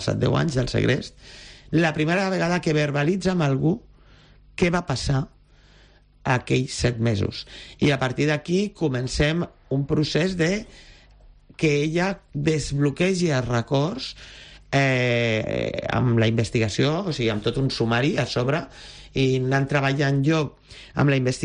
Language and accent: Catalan; L'Hospitalet de Llobregat, Catalonia, Spain; Jo també soc d'Hospitalet, la qual conec perfectament la zona.